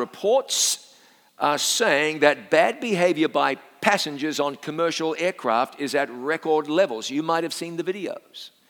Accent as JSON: {"language": "English", "country": "New Zealand", "said": "A biological male from my home country of New Zealand"}